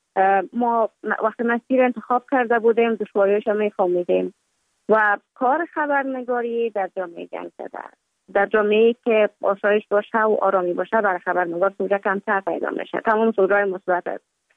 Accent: Kabul, Afghanistan; also born or lived in Mazar-i-Sharif; بعد از تولد من تا 5 سالگی ما در مزار بودیم، بعد نقل کابل شدیم چون به اساس کاربار که پدر جانم داشت ما در کابل زندگی نکردیم و من مکتب در اونجا خواندم. دوره طفولیت ما در کابل سپری کردیم

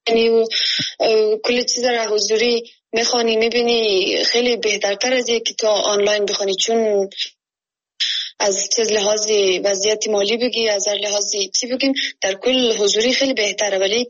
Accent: Kunar, Afghanistan; now in Kabul, Afghanistan; از ولایت کنی هستم، در ولایت ما اینترنت تمام منطقه که ما زندگی میکنیم کار نمیده.

